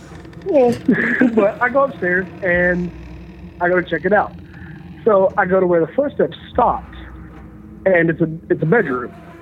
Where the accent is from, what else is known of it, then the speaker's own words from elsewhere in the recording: Tennessee, United States; now in Washington, United States; I'm from Tennessee, but I'm calling from DC area.